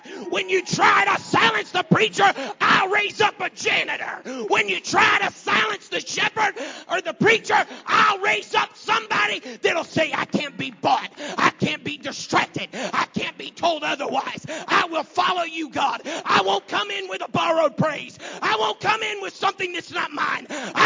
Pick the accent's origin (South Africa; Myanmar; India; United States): United States; Homosassa, Florida; I was born and raised in Old Homosassa.